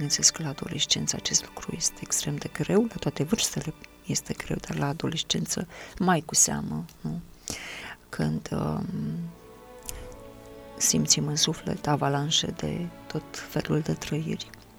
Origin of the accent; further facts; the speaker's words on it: Romania; la forța care ne vine ca români de aici, din unirea politică